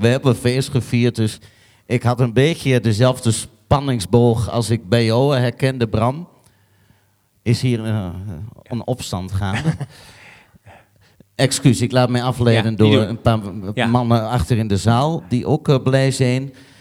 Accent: Balkbrug, Overijssel, Netherlands; Ik kom zelf uit Balkbrug.

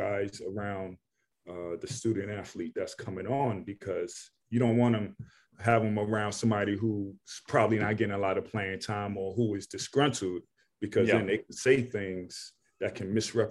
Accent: New York City, New York, United States; And I'm from New York City, you know, Ed Coder, Shamon Williams.

